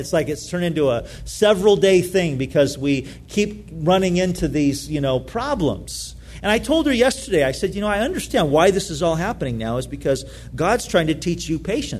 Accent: California, United States; I grew up in Orange County. That's where I lived most of my life until I moved down here.

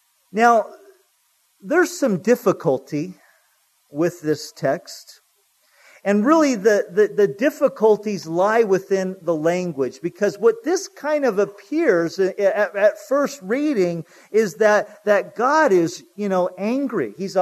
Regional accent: Santa Ana, California, United States; When I was growing up in Santa Ana, we used to go horseback riding down the Santa Ana riverbed.

